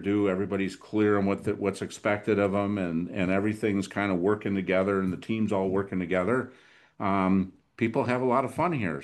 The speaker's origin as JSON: {"language": "English", "region": "Midwest", "country": "United States", "said": "Well, for years, I didn't feel like I'm from the Midwest. I'm cheap."}